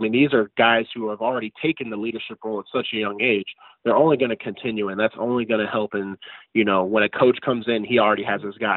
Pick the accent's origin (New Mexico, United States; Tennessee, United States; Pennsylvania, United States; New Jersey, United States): Tennessee, United States; Clarksville; because I grew up in Clarksville my whole life. Both my parents were Austin Peay alums